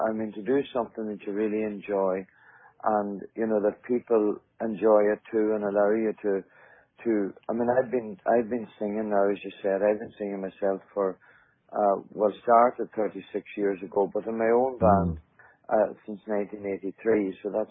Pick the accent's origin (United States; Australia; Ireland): Ireland; it's not because we're Irish, it's just, you know, and the Irish doesn't hurt you